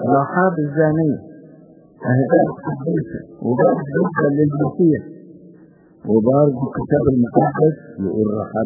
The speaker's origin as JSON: {"language": "Arabic", "country": "Egypt", "said": "عندنا في مصر الام رفقة في صنباط الكنيسة على اسم الام رفقة"}